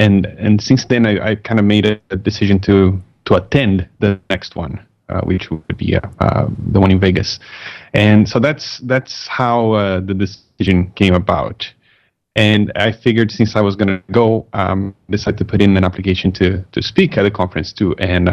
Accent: Brazil; English is a second language; now in Canada; because I'm not from here. I'm originally from Brazil, right?

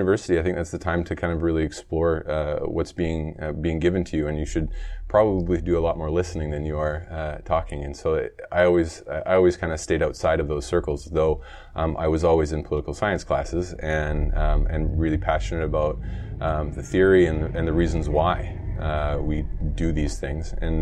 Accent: British Columbia, Canada; I grew up in the Lower Mainland

